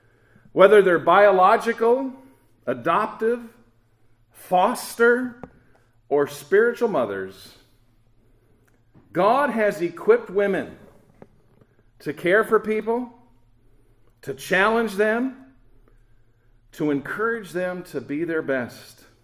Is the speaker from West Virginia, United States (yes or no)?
no; Buffalo, New York, United States; I had the great joy the last 2 years living in my hometown of Buffalo, New York.